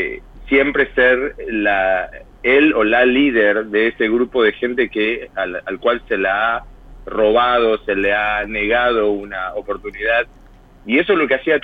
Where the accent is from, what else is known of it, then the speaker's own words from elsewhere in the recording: Argentina; moved away; yo también soy argentino, pero no vivo ahí